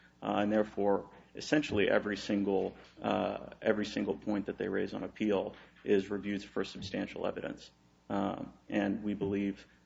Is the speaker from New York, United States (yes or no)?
no; Texas, United States; I will tell you that I'm from Texas, and in Texas we have all kinds of pronunciations.